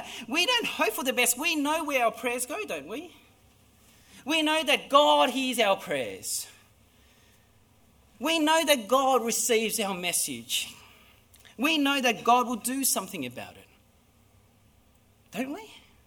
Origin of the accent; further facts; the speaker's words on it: Melbourne, Victoria, Australia; after all, I'm from Melbourne